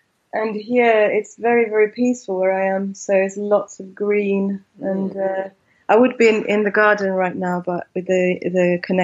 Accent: southern France, France; also born or lived in Milan, Italy; I grew up in the south of France. So I was born in Italy. I lived in Milan for the first 2-3 years of my life.

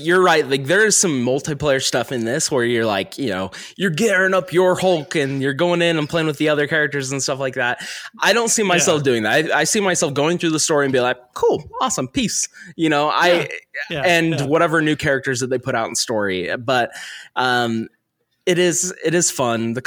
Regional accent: Delta, Utah, United States; born there; And I'm like, dude, I was born in Delta.

